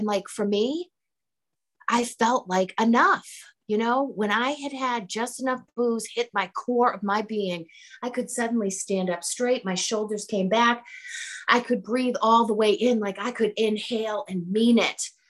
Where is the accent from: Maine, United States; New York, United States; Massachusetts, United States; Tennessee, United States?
Massachusetts, United States; Winchester; I'm from Boston. I got sober, actually. I went to a lot of meetings in the Back Bay. I was going to Emerson when I got sober. But I grew up in Winchester